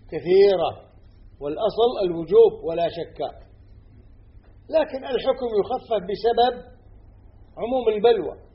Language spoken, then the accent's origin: Arabic; Kuwait; فالجامعة عندنا في الكويت ما تشترط العمر